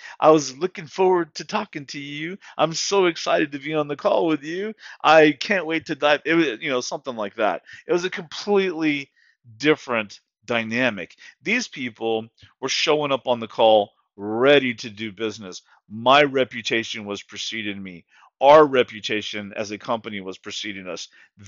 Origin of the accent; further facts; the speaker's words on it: Texas, United States; You can tell I'm probably from the South, from Texas.